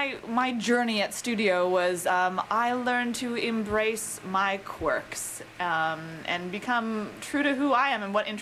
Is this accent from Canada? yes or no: yes; Calgary, Alberta, Canada; I grew up in Calgary